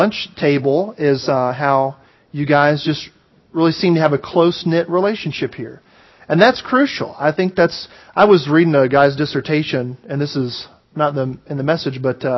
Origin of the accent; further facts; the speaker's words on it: Georgia, United States; I'm a Southerner. And so being from Georgia